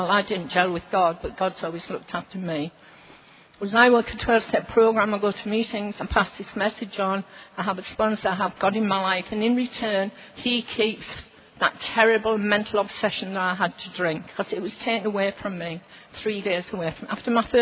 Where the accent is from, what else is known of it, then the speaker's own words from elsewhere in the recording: England, United Kingdom; And I'm English. I live on the northeast coast of England in a small town called Redcar, and my home is 5 minutes walk from the sea.